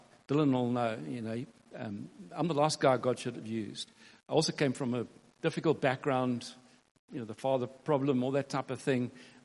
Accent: Durban, KwaZulu-Natal, South Africa; I was transferred from Durban, where I was born and grew up, to a place called Pretoria.

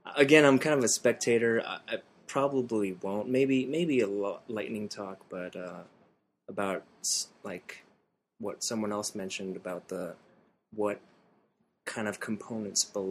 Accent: Los Angeles, California, United States; I'm from Los Angeles

